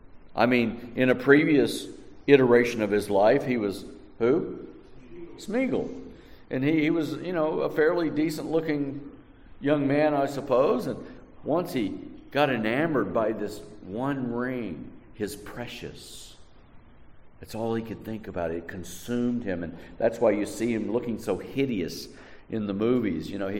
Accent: Texas, United States; I knew a guy back in the town that I grew up in West Texas.

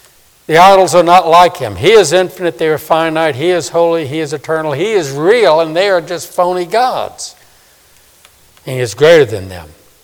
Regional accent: New Orleans, Louisiana, United States; 40 years ago when I knew a couple back in my hometown in New Orleans.

